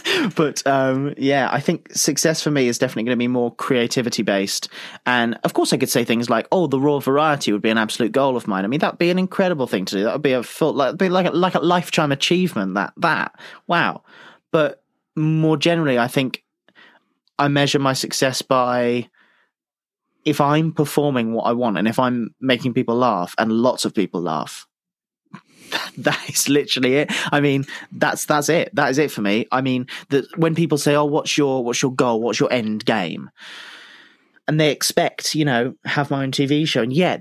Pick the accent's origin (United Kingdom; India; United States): United Kingdom; My accent probably did half the work for me. I feel like that the novelty of being a British person really helped me there.